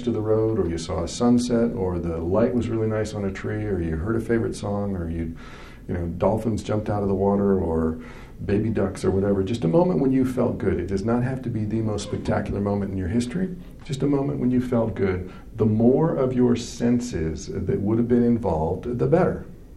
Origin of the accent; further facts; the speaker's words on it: Kansas, United States; I'm from Kansas. I grew up in Kansas. and I speak this way.